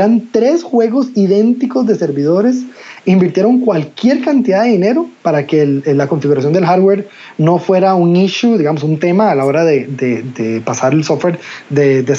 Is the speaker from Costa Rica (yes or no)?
yes; Costa Rica; soy de Costa Rica.